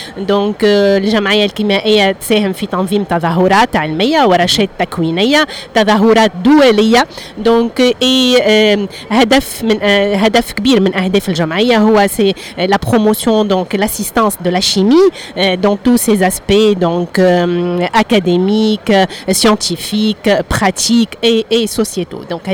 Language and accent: Arabic; Tunisia; الكل اليوم يلزمنا نفتخروا اللي عندنا في تونس مجلة